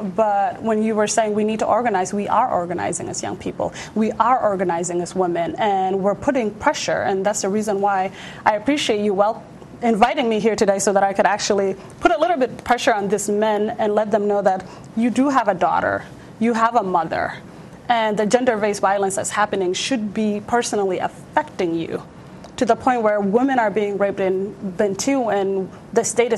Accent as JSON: {"language": "English", "region": "South Dakota", "country": "United States", "tie": "born or raised there", "also_born_or_lived": "Ethiopia", "said": "I was born in Ethiopia, and I grew up in South Dakota. So for me to even be a proud South Sudanese"}